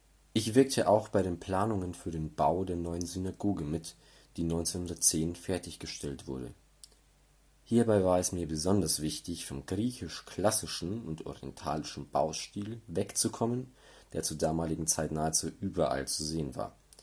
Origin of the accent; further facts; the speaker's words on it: Hungary; moved away as an adult; now in Bamberg, Germany; wurde am 10. Juni 1857 in Nitra, einer Stadt in Ungarn, geboren. Bis zu meinem 18. Lebensjahr besuchte ich das Gymnasium in meiner Heimatstadt, wo ich den traditionellen jüdischen Unterricht besuchte.